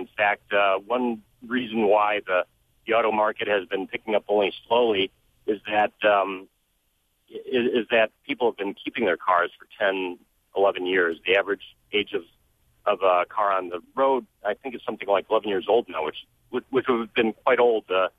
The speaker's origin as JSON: {"language": "English", "town": "Milwaukee", "region": "Wisconsin", "country": "United States", "tie": "born or raised there", "said": "growing up in Milwaukee, the suburbs of Milwaukee in the mid to late 60s"}